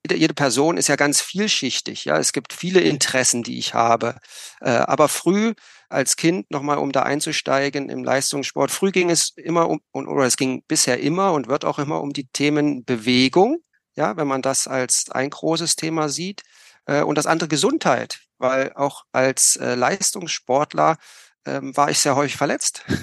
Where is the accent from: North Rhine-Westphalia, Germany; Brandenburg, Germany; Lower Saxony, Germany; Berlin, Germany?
Berlin, Germany; Ich bin in Berlin geboren. Damals, oder ich könnte fast sagen, in einem Land, was es jetzt nicht mehr gibt, weil im Ostteil von Berlin, ja, für mich ist Deutschland eine Einheit, aber nichtsdestotrotz bin ich in der Charité zur Welt gekommen